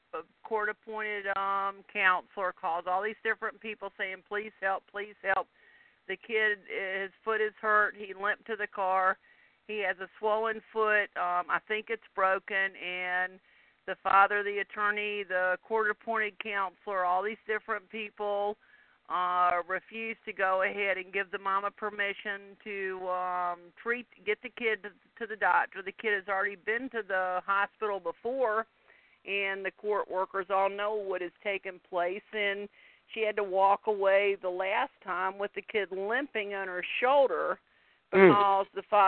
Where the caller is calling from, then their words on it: Alabama, United States; That's right. I'm calling from Alabama.